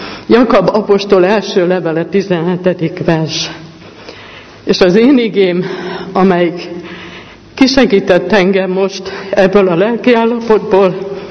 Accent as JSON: {"language": "Hungarian", "town": "Debrecen", "region": "Hajdú-Bihar", "country": "Hungary", "tie": "born there", "lives_now": "Pomáz, Hungary", "said": "Én Debrecenben születtem, és 45 éve élek itt családommal Pomázon."}